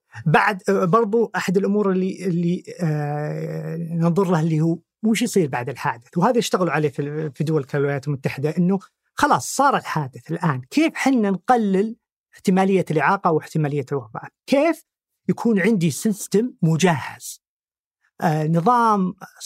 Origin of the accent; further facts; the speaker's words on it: Saudi Arabia; يمكن أنا كبير، إنه مو بكل السيارات كانت عندنا في السعودية قبل 20 سنة